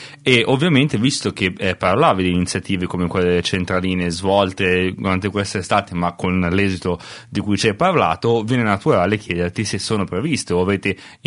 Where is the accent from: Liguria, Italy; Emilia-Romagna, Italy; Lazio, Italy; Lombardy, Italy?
Lombardy, Italy; Cuggiono; io sono di Cuggiolo